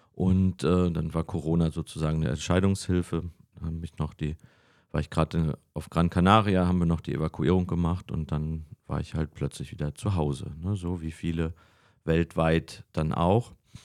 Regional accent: Güstrow, Mecklenburg-Vorpommern, Germany; Also wie gesagt, wir sind auch familiär schon immer mit Güstrow verbunden.

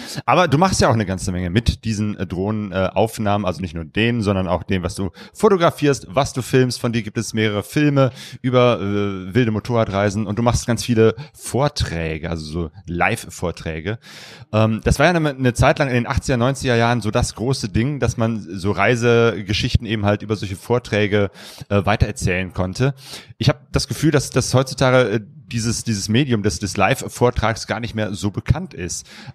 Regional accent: Essen, North Rhine-Westphalia, Germany; Ich komme ja aus Essen, dem Ruhrgebiet

